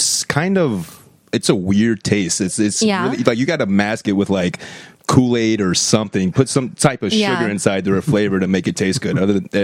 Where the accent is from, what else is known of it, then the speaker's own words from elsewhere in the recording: Ashtabula, Ohio, United States; moved away as an adult; I'm from Ashtabula, Ohio.